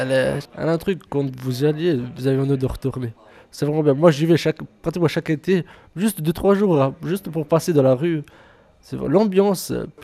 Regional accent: Bosnia & Herzegovina; French is a second language; Bah, j'ai un accent, et puis je maîtrise pas la langue à 100% de chez nous.

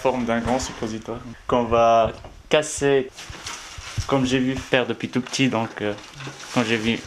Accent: Morocco; moved away as an adult; now in Switzerland; je viens du Maroc où j'ai vécu jusqu'à l'âge de 28 ans et puis après je me suis établi en Suisse actuellement. Je suis marié.

